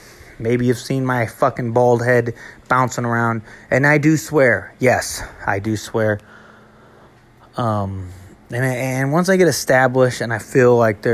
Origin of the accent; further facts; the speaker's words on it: Davenport, Iowa, United States; born there; So I was born in Iowa in a little place called Davenport, and that's right on the Mississippi.